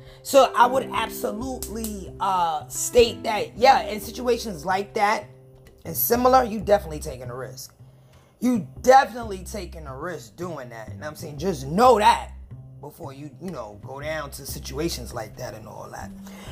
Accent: New York, United States; I'm from New York, so I don't keep up with the radio stations from other states.

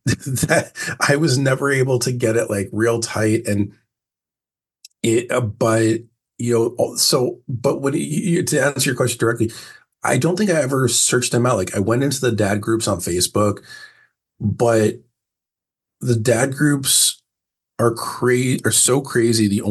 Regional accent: New Jersey, United States; now in San Diego, United States; So, I am coming to you from San Diego, although I never call myself a Californian. I grew up in the East Coast and Jersey, very proud Jerseyan. Moved out here about 13 years ago

